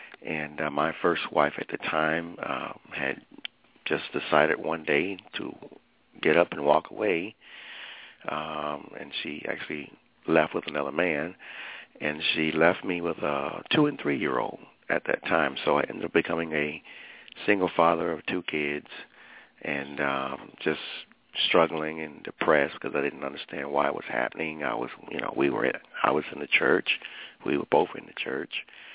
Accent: Orlando, Florida, United States; Well, I was born in Orlando, Florida, and born and raised in the Church of God. and grew up in a singing family and military family

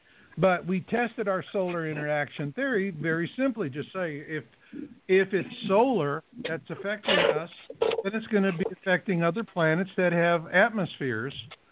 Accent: Phoenix, Arizona, United States; Because, see, I grew up in Phoenix, Arizona.

